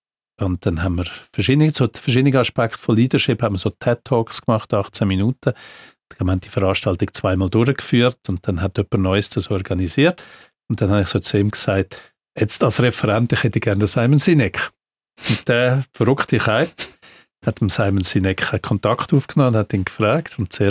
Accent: Zurich, Switzerland; Ja, ich bin in Zürich aufgewachsen.

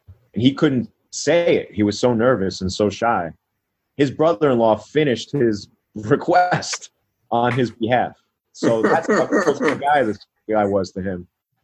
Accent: New York, United States; I'm born and raised in New York. I think I have a pretty good BS meter.

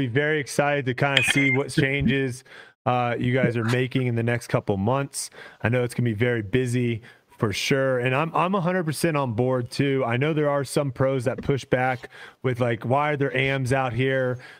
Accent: Texas, United States; it might be because I'm from Texas and it's a lot closer

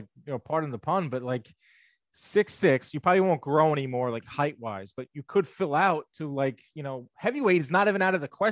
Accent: Long Island, New York, United States; See, I grew up on Long Island in New York.

